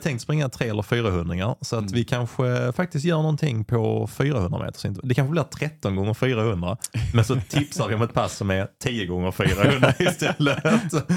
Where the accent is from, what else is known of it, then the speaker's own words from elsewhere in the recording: Helsingborg, Skåne, Sweden; min referens som helsingborgare var, ja men det är väl typ 4 kilometer